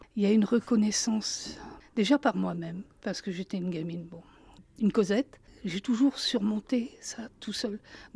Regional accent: Hauts-de-France, France; Je suis carnavaleuse, je suis du Nord, hein.

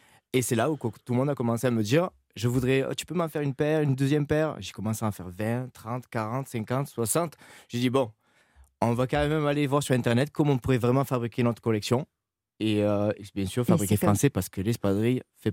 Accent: Perpignan, Occitanie, France; comme je suis vraiment du Sud, je suis de Perpignan.

